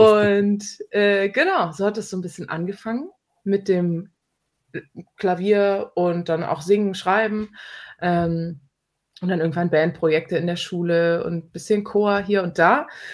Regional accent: Solingen, North Rhine-Westphalia, Germany; Ich komme hier aus Solingen.

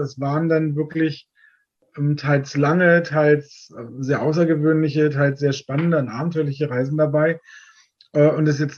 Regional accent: Berlin, Germany; Ich bin schon 42 und bin geboren in Staaken. Da steht jetzt lustigerweise wirklich hinter Komma Berlin. Mhm. Also sprich, ich bin halt wirklich neben der Mauer geboren und habe also auch dann mit 10 Jahren die politische Wende direkt hier im Westen von Berlin miterlebt.

